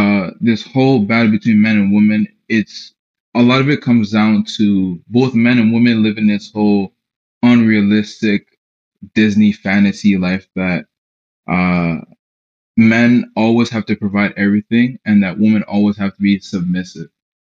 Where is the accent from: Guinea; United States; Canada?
Guinea; I come from a very traditional Muslim family. I come from Guinea, West Africa. So I go back home relatively a lot.